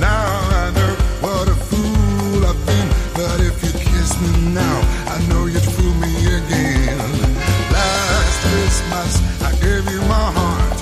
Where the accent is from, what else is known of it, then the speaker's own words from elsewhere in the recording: Taranto, Apulia, Italy; io sono tarantino, vengo dalla Puglia